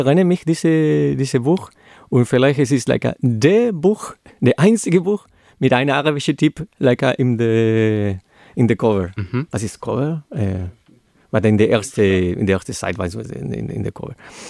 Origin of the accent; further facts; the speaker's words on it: India; German is a second language; Aber ich komme auch aus Indien.